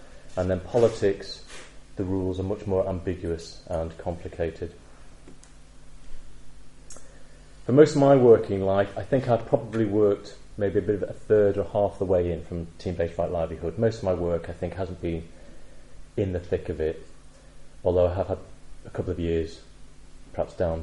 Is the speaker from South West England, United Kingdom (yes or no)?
no; Liverpool, North West England, United Kingdom; I know I'm from Liverpool. I grew up in a normal sort of area, went to a comp and all that sort of thing.